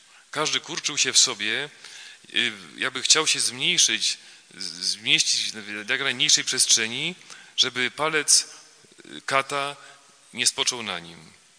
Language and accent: Polish; Silesian Voivodeship, Poland; mamy w naszej diecezji, pochodzę z Bielsko-Żywieckiej, piękne miejsca, bo to jest diecezja beskidzka, więc są góry